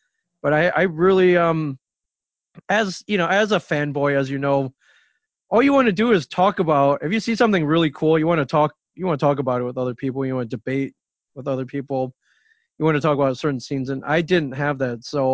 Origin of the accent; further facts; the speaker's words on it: Ann Arbor, Michigan, United States; I grew up in the Midwest, ended up in Ann Arbor, and decided I might as well go to school there.